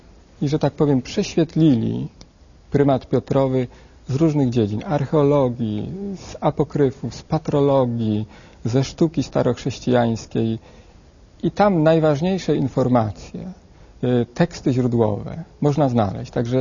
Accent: Stalowa Wola, Subcarpathian Voivodeship, Poland; rodem jestem ze Stalowej Woli, z Polski. Także Polak, Polka mnie zrodziła i z jej piersi wyssałem być ojczyźnie wiernym.

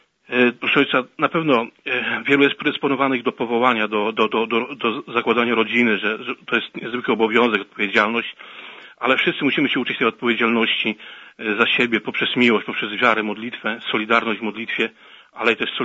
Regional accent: Pomeranian Voivodeship, Poland; Też ja jestem tutaj Kaszubą, to moje tej kaszubskie serce też mocniej zabiło

